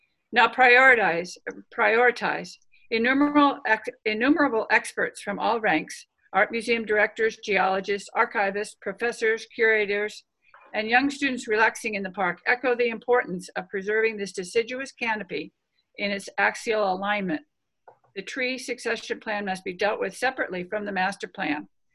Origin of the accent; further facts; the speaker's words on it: Portland, Oregon, United States; I grew up in Portland.